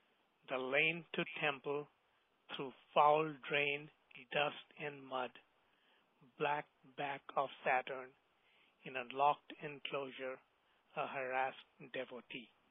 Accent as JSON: {"language": "English", "town": "Kolkata", "region": "West Bengal", "country": "India", "moved": "yes", "lives_now": "United States", "said": "I am from Calcutta, India. I have been in the U.S. studying and working for almost 40 years. I am an engineer."}